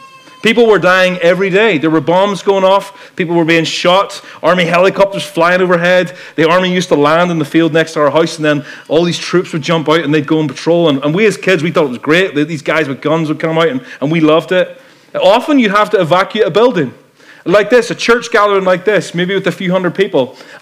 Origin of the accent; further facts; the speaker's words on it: Ireland; I grew up in Ireland, as you probably know, and you can maybe tell from my accent. I grew up like Ty. I'm a redneck. I'm a hick. We have a word. We call it culchy. I'm a culchy, right?